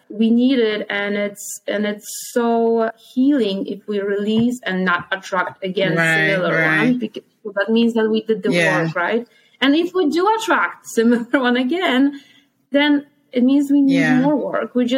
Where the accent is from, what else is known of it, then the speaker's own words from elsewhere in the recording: Poland; So I am from Poland.